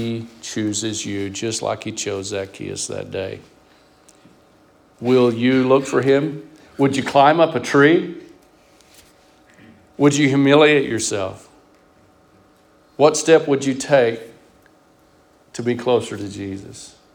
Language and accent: English; Texas, United States; And in Texas, we want everybody to know where we live, right? I'm Texan.